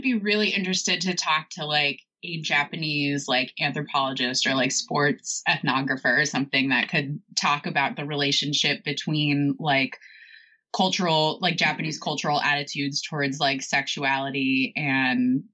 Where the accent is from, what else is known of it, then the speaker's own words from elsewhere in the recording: New Zealand; oh yeah, you know, I'm coming from New Zealand and all that stuff.